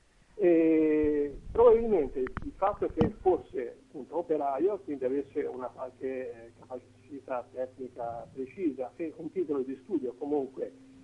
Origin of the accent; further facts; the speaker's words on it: Tuscany, Italy; io sono toscano, mio nonno era fiorentino